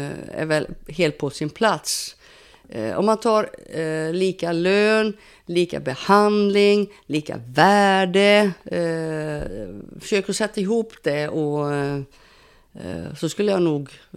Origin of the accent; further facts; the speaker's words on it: Sweden; now in Brazil; För mig som svensk så är det självklara saker som borde få ske.